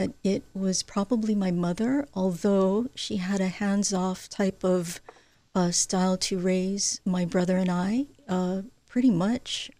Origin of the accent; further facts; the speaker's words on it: Honolulu, Hawaii, United States; I grew up in Honolulu. I'm happy to say that I'm a product of the public school system here, from elementary through the University of Hawaii.